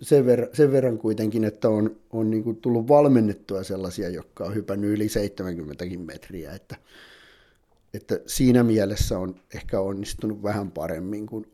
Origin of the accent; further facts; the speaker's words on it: Valkeakoski, Pirkanmaa, Finland; täältä paikallisia, kun ollaan Valkeakoskelta